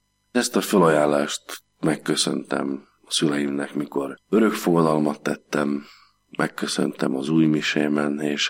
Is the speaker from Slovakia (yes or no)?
yes; Slovakia; Én 69-ben születtem, és ugye 68-ban voltak bent az oroszok Csehszlovákiába, szegénység volt nálunk, nehéz volt az élet